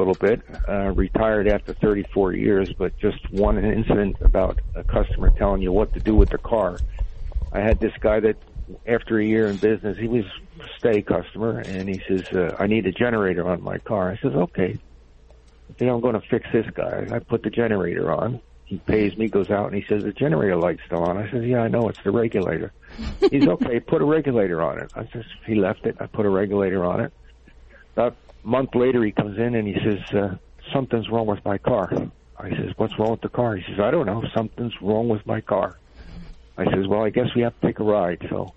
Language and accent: English; New York, United States; moved away; I'm a transplant from New York State in 1962.